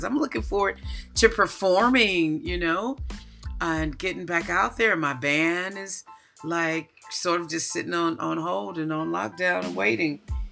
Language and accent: English; United States; moved away; Being American and being from a small town in America, and Americans, we talk to everybody anyway.